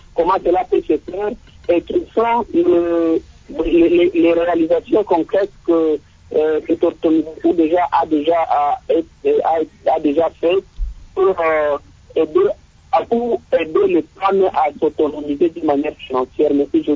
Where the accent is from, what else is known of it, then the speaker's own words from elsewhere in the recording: Bukavu, South Kivu, DR Congo; Comme par exemple ici chez nous à Bukavu, nous avons l'association villageoise.